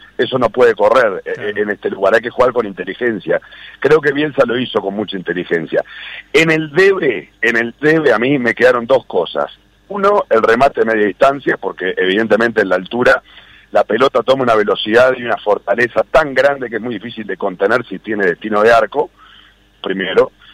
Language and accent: Spanish; Uruguay; me siento representado como uruguayo por él en la cancha.